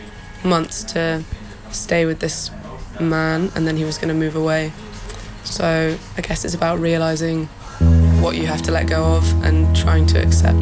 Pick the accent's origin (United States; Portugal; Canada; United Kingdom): United Kingdom; Bristol, South West England; I'm from Bristol.